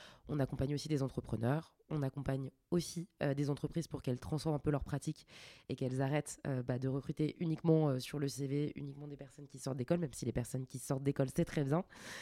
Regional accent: Hauts-de-France, France; moved away as an adult; now in Paris, France; Moi, je viens de Picardie, enfin on dit Hauts-de-France maintenant.

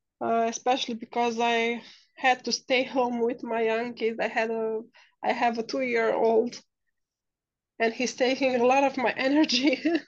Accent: Turda, Cluj County, Romania; I come from a Christian family. I grew up in my hometown in Turda for 19 years. I used to live there, and then I had to move to this other place to study.

